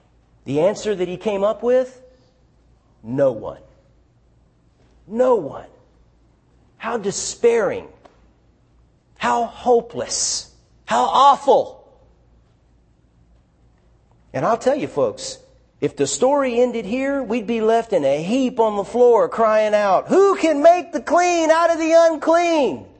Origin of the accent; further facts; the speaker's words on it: the South, United States; I'm from the South. We're going to preach about sin.